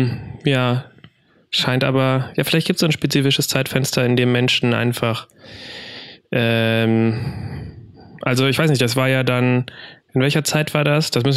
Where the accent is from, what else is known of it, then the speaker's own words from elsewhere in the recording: Celle, Lower Saxony, Germany; also born or lived in Aachen; also ich bin ja in Aachen geboren und bevor ich 3 wurde, sind wir nach Celle gezogen. Und ich weiß, dass ich noch aus Aachen Erinnerungen habe.